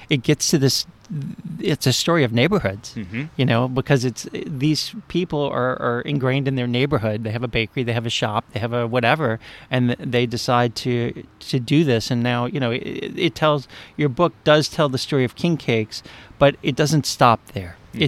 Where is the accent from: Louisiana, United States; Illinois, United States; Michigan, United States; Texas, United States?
Louisiana, United States; Gentilly; That story reminds me. I grew up in Gentilly and there was a bakery called Lawrence's.